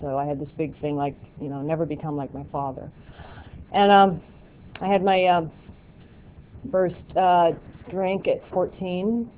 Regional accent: California, United States; I grew up in Southern California. I say Southern California because my father is an alcoholic who did a lot of geographic, and by the time I was 8 years old, we were living in the San Fernando Valley.

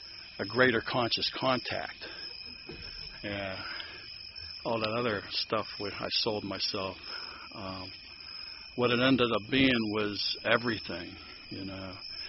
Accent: Pittsburgh, Pennsylvania, United States; accent: Pittsburgh; I was born and raised in Pittsburgh. I want to say Pittsburgh and member, and I have all this Pittsburgh accent, but I'm trying to get away to speaking clearly anymore because people call me on it at work.

